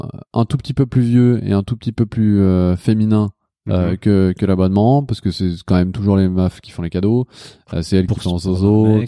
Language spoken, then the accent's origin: French; Lyon, Auvergne-Rhône-Alpes, France; Parce que moi, je viens de Lyon.